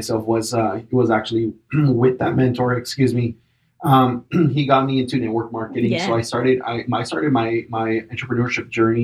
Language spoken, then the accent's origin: English; Acapulco, Guerrero, Mexico; I'm originally from Acapulco, that's southern Mexico, you know, port style life. So very humid, totally different compared to the dry heat that I'm used to nowadays.